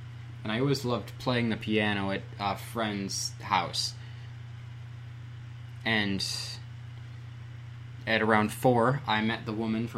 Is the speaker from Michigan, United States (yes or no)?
no; New York, United States; born there; So, I was born in County of Monroe. That was the hospital. So that was the nearest hospital. There was either that or you went all the way to Ira Davenport and Bath.